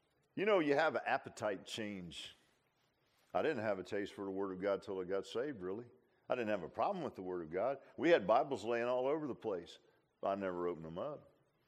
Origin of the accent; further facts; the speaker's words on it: Virginia Beach, Virginia, United States; Man, I grew up in Virginia Beach. You know, we had a boat and we lived.